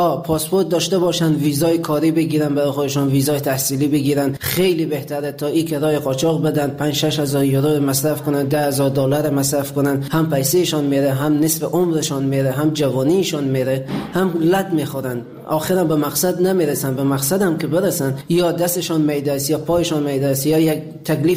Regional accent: Afghanistan; moved away; حدود 3.5-4 سال میشه از افغانستان آمدم بیرون.

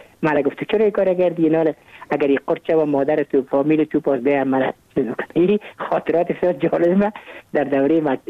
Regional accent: Kabul, Afghanistan; ما متولد کابل هستم، در نایی اول کابل تولد شدیم. تحصیلات ابتدایی خود در مکتب عاشقان عارفان، در تحصیلات متوسطه و تحصیلات عالی خود در لیسه حبیبی هم به پایان رساندیم.

